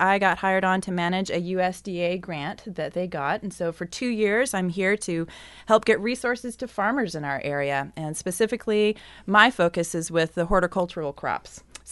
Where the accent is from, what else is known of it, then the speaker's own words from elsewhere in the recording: Oregon, United States; now in Tillamook County, United States; I grew up in the Willamette Valley, and I moved to Tillamook County this past winter. So I've been on the coast for less than a year, but I've been in Oregon for a long time